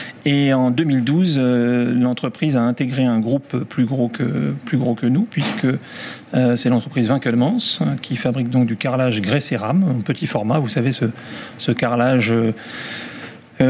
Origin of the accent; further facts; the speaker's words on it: Lille, Hauts-de-France, France; puisque on est Lillois